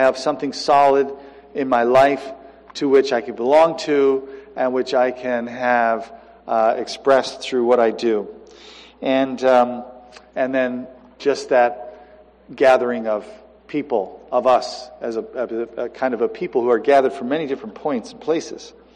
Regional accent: New York, United States; And I said, well, I'm a Yankee from New York, you know.

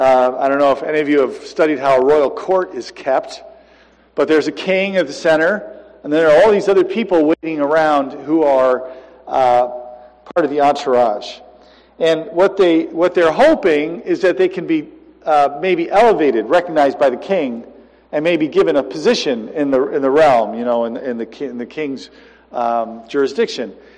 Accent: New York, United States; And I said, well, I'm a Yankee from New York, you know.

